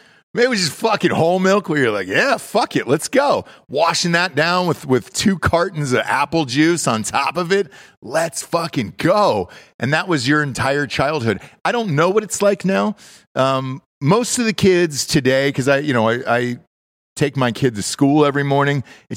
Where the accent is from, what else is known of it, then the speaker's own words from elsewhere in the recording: Georgia, United States; I'm from Georgia originally